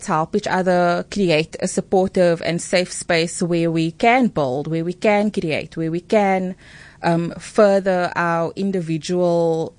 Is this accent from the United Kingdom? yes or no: no; Lotus River, Western Cape, South Africa; So he's from Alsace River, I'm from Lotus River.